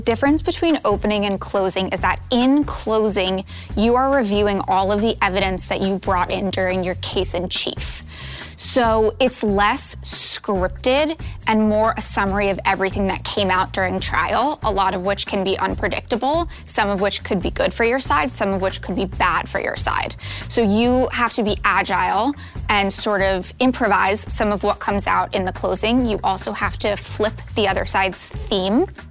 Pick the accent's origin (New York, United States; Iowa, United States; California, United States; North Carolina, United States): New York, United States; Brooklyn; born there; I was born in Brooklyn, New York. My parents were born in Ukraine, and my mom was a lawyer back in Ukraine.